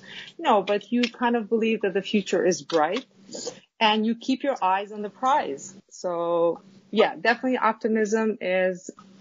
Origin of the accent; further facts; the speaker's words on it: Kosovo; now in United States; Yes, I came from Kosovo, which is it's a small state in Southeastern Europe. And this was in 1999. There was a war that started in my native country. So I immigrated to the United States in 1999.